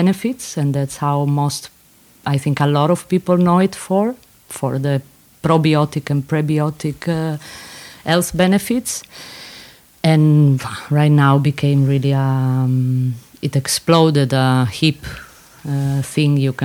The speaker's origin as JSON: {"language": "English", "country": "Italy", "said": "because I come from Italy"}